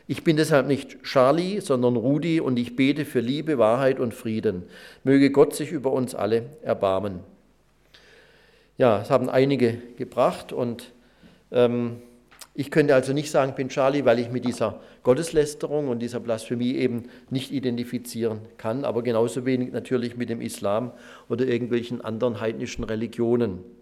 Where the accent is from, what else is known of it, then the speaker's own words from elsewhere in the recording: Pforzheim, Baden-Württemberg, Germany; da erinnere ich mich, dass in meiner Heimatstadt Pforzheim